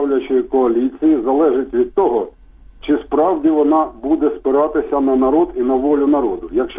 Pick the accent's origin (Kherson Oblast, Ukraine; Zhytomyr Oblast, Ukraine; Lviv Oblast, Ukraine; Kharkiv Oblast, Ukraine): Kharkiv Oblast, Ukraine; Kharkiv; я з Харкова.